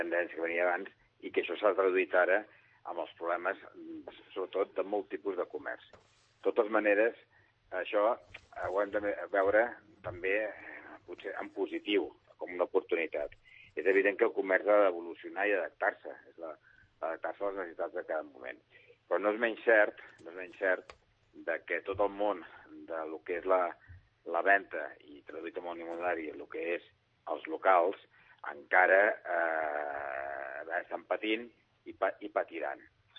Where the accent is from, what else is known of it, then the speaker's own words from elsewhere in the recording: Sant Cugat del Vallès, Catalonia, Spain; sóc un enamorat de Sant Cugat, sóc dels que crec i reivindico l'orgull santcugatenc, però això potser no és mèrit perquè meus pares i meus avis tots són d'aquí Sant Cugat